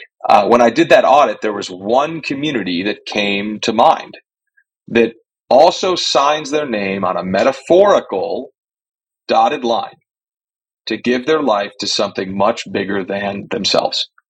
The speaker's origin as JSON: {"language": "English", "town": "Chicago", "region": "Illinois", "country": "United States", "tie": "born or raised there", "said": "I'm a 90s kid. I grew up in Chicago, right?"}